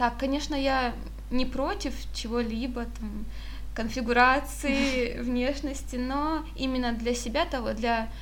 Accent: Rostov-on-Don, Rostov Oblast, Russia; now in Saint Petersburg, Russia; когда я переехала из Ростова в Петербург.

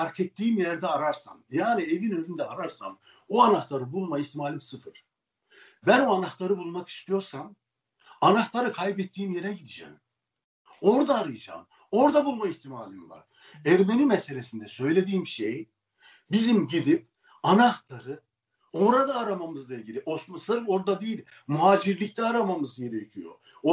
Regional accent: Sivas, Turkey; Ben buna bakarken ben Sivaslıyım ya.

